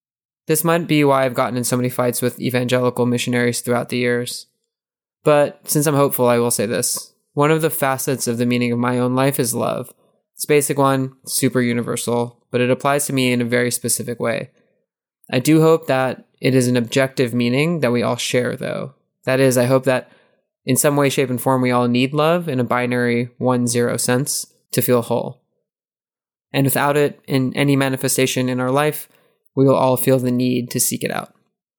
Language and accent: English; United States; So when I say I'm from America, it should mean very little other than what currency I might use when I go home.